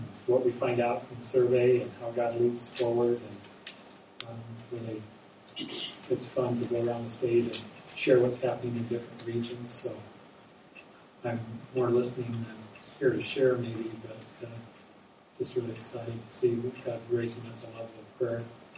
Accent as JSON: {"language": "English", "town": "Corvallis", "region": "Oregon", "country": "United States", "said": "I'm not from Clackamas County. I'm actually from Corvallis, Benton County."}